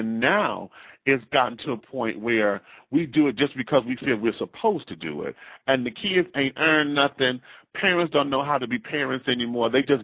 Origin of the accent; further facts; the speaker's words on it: Detroit, Michigan, United States; mind you, I'm from Detroit, and being back home, anybody who knows, you know, the Midwest and knows about snow and coldness and carrying on, Michigan is one of the worst.